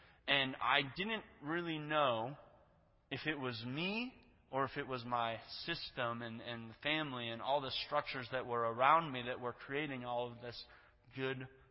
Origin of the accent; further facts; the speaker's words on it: Saint Paul, Minnesota, United States; born there; I was born in 1991 in St. Paul to a family that was … my sister Jenna, and we attended First Covenant St. Paul.